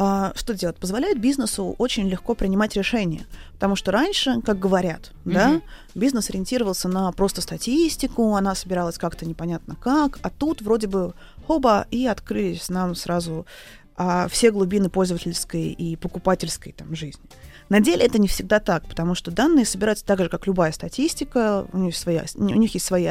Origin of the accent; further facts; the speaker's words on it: Tomsk, Tomsk Oblast, Russia; Я тоже сибирская женщина изначально, я томичка.